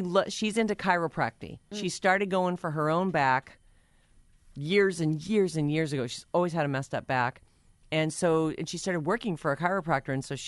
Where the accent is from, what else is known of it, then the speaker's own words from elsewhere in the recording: Boston, Massachusetts, United States; but I'm from Boston where people are not unfriendly, but are very direct.